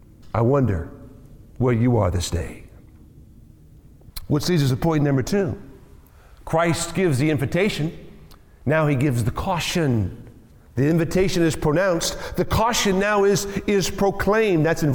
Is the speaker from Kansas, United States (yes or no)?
yes; Kansas, United States; When I was growing up in Kansas many years ago now, there was a dog that was living next door to us.